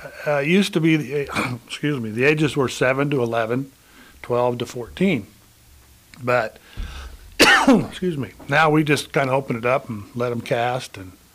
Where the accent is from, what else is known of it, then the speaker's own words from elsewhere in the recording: Gothenburg, Nebraska, United States; also born or lived in Sutherland / North Platte; I was born in Sutherland, grew up in Gothenburg, went to high school in North Platte.